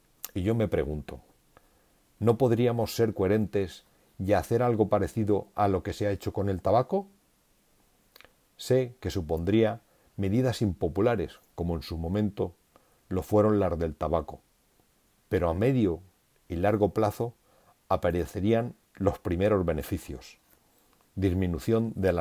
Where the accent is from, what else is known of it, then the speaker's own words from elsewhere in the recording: Spain; Sé que como españoles tenemos la tradición de acompañar todo con alcohol